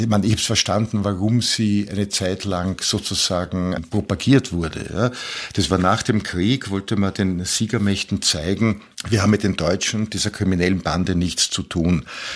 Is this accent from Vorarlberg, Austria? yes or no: no; Vienna, Austria; also born or lived in Lower Austria; Also ich bin Wiener, Niederösterreicher. Das ist so die Region, in der ich lebe, meinen Alltag habe, wo ich aufgewachsen bin. Und Europäer der Idee nach und auch der Praxis.